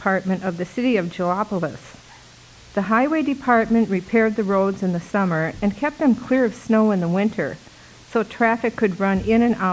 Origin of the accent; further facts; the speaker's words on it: Minneapolis, Minnesota, United States; when I was a young child growing up in Minneapolis and all the fun I had in the snow